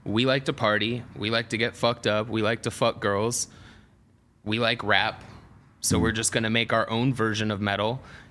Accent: Atlanta, Georgia, United States; I grew up in Atlanta

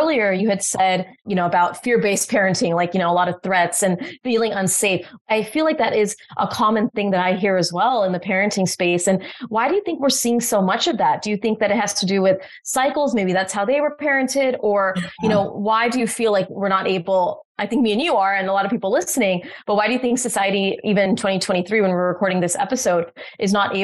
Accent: India; now in United States; I'm Indian American immigrant and it was a very common parenting tactic in our family.

